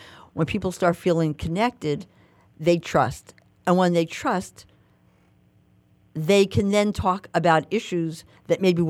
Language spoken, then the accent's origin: English; The Bronx, New York, United States; What I have to ask you, I'm from the Bronx, so I got to ask you, could you just, like, break it down?